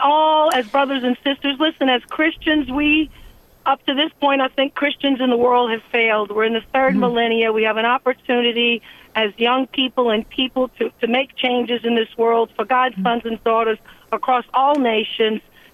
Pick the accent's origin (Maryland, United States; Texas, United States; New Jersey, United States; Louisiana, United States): Louisiana, United States; New Orleans; But growing up in a Sicilian family, I was born in New Orleans.